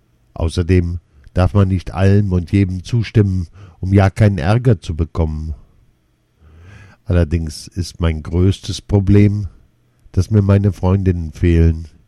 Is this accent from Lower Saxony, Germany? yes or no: yes; Lauenförden, Lower Saxony, Germany; now in Essen, Germany; Ich wurde zwar in Essen geboren, bin aber mit meiner Mutter, als ich knapp 3 Jahre alt war, in ein Dorf in Niedersachsen gezogen. Vor einem Jahr sind wir jedoch wieder zurückgekehrt, weil sich meine Mutter von meinem Stiefvater getrennt hat und in Lauenförden, der Ort, in dem wir gelebt haben